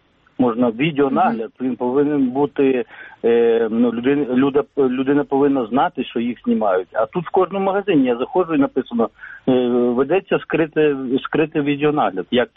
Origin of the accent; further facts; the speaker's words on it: Russia; я з Росії.